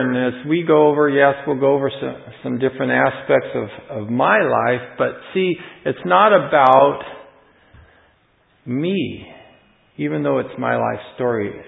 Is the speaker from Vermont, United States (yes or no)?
no; California, United States; I was born in Southern California, in San Diego. That's where I was born. Didn't grow up right in San Diego, but in the vicinity.